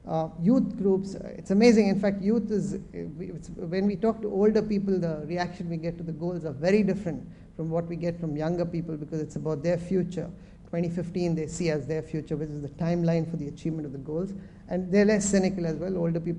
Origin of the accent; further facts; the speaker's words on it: India; I come from India where, we've got a policy on everything.